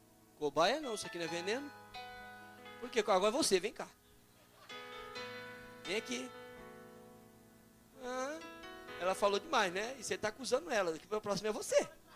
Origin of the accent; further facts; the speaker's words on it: São Paulo, Brazil; a gente morava com 15 pessoas em dois cômodos, uma cozinha e um quarto só, feito de barraco de tábua lá no morro, na Vila Brasilândia, onde eu nasci.